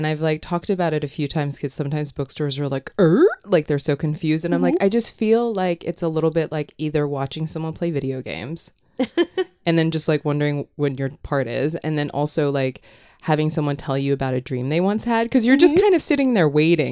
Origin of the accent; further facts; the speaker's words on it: Hong Kong; I grew up in Hong Kong, so I had this like very weird thing where like a lot of like my pop culture would arrive like on a boat.